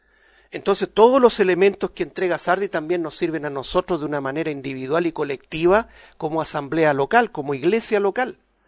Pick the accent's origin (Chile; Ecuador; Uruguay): Chile; Nosotros, en lo particular como chilenos, no lo hemos pasado muy bien.